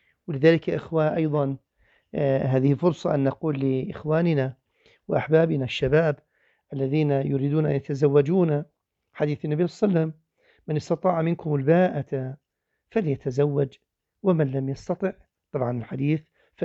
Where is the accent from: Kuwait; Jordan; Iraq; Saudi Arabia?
Jordan; وأحيانا إحنا عندنا في الأردن مثلا قد يكون شهر 5 أيضا بارد